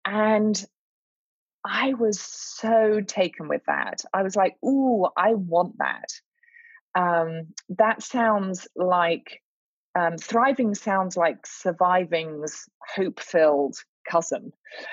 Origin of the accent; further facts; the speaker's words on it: England, United Kingdom; now in Charlotte, United States; as soon as I open my mouth, I'm sure everyone will be able to tell that I'm from the deep south of England. So yes, I'm a Brit, but I do live here in Charlotte, North Carolina, where we moved about 13 years ago